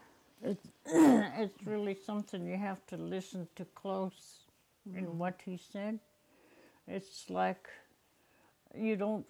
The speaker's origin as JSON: {"language": "English", "town": "Yakutat", "region": "Alaska", "country": "United States", "said": "I turned around and looked at her and … I was from Yakutat."}